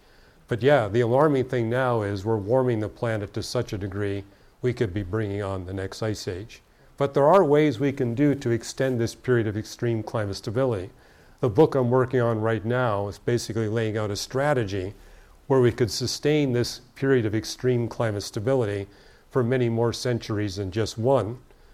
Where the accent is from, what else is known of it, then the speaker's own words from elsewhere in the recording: Canada; And as a Canadian, I would really be grieved that that would happen